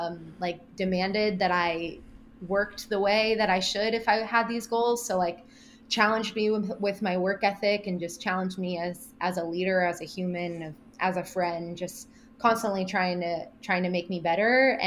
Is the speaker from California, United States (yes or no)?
yes; Ventura County, California, United States; I grew up in Ventura County, which is a little north of LA.